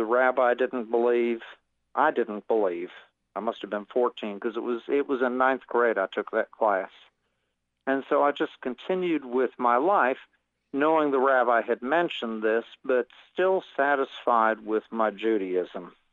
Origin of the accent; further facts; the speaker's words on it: Coral Gables, Florida, United States; We were a Reform religious home, and I grew up in Coral Gables, Florida, just south of Miami.